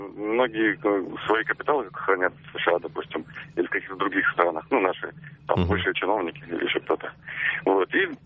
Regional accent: Saint Petersburg, Russia; я из Петербурга.

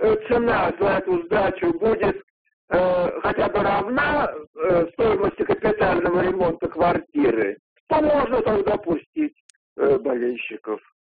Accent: Moscow Oblast, Russia; я из Подмосковья.

